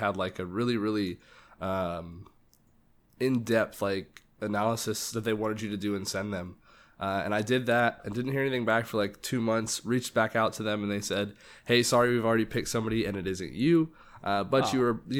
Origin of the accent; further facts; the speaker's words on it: St. Thomas, U.S. Virgin Islands; So I grew up in the island called St. Thomas in the Virgin Islands.